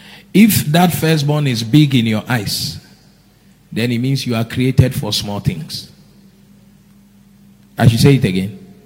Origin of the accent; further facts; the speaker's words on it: Cape Coast, Central Region, Ghana; When I was very young, growing up in Cape Coast, by maybe 8, I used to walk to school on my own.